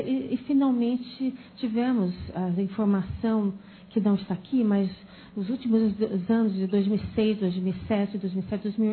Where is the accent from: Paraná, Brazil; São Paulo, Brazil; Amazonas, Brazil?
São Paulo, Brazil; Rio Claro; eu também sou paulista, né? Sou da cidade de Rio Claro